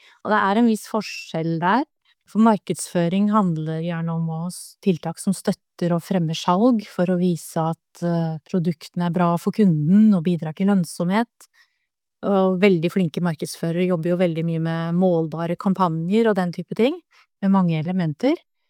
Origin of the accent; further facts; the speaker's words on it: Bærum, Akershus, Norway; also born or lived in Oslo; now in Sunnmøre, Norway; Jeg har vokst opp på det flate Østlandet. Vi vet jo ikke hva vi driver med der nede, egentlig. Jeg har vokst opp i Bærum, og bodd mange år i Oslo, og så ble det Sunnmøre.